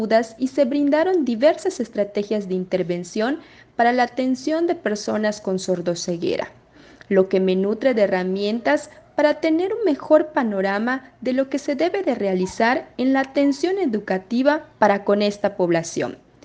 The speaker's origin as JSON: {"language": "Spanish", "country": "Mexico", "said": "soy de México."}